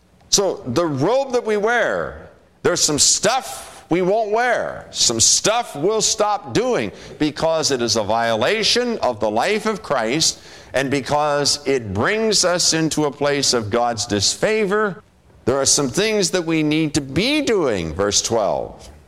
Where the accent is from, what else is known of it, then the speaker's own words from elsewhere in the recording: West Virginia, United States; I am from West Virginia.